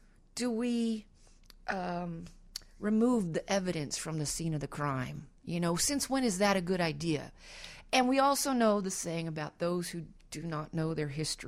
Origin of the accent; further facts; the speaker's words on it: Texas, United States; I come from Texas, and it's got that, you know, rich diversity. We don't call it folk music there. We call it picker poet music.